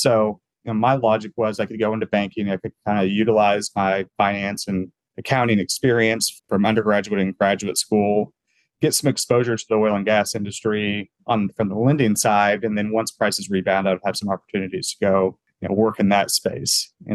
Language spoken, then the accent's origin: English; Oklahoma City, Oklahoma, United States; So I grew up here in Oklahoma City, which is where I still am right now, and had spent my time kind of growing up here.